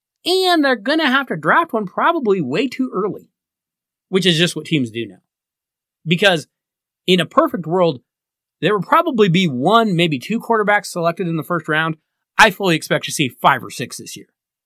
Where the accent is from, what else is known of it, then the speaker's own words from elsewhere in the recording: Denver, Colorado, United States; I'm going to give a loser, and I'm going to give it, of course, to my hometown Denver Broncos